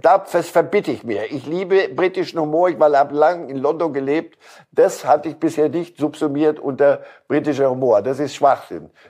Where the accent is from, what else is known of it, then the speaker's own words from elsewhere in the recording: Switzerland; als Schweizer Staatsbürger kann ich Ihnen sagen